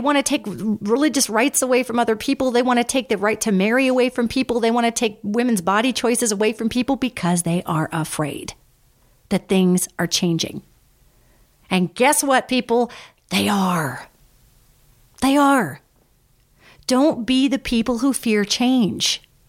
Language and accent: English; United States; I'm thrilled to be an American. I love being an American. I'm also a very globally minded American, for as globally minded as Americans can be.